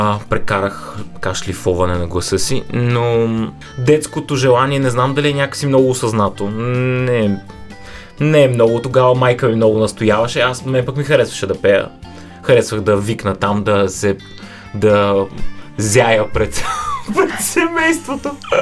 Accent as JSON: {"language": "Bulgarian", "town": "Varna", "region": "Varna Province", "country": "Bulgaria", "said": "когато бях в четвърти клас във Варна, тъй като съм от Варна"}